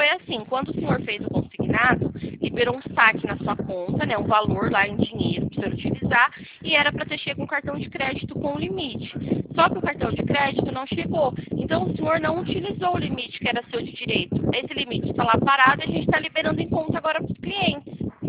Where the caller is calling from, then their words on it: São Paulo, Brazil; Eu estou falando aqui de São Paulo